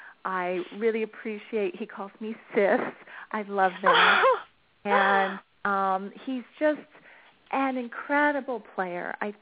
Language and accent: English; California, United States; And I'm from California, from the coastal area of the Central Coast in California.